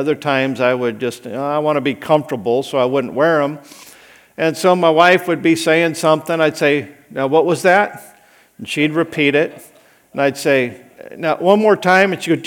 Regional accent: Idaho, United States; I grew up in Idaho. Are you kidding?

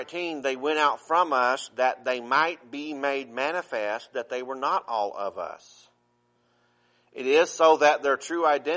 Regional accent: the South, United States; I grew up in the South, and in the Baptist churches I grew up in, if the pastor said, I feel an unction, that means he's about to preach.

